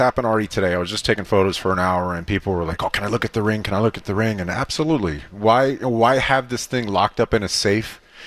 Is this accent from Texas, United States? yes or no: no; Florida, United States; Well, I grew up in Florida, but I kind of lived both worlds as far as Yankees and Red Sox. My dad's originally from Jersey City.